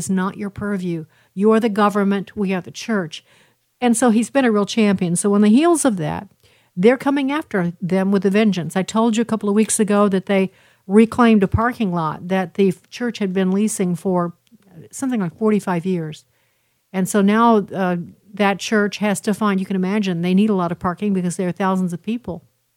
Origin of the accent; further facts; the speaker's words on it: Chicago, Illinois, United States; I didn't go, but I'm from Chicago, and I can tell you it's a very prestigious school.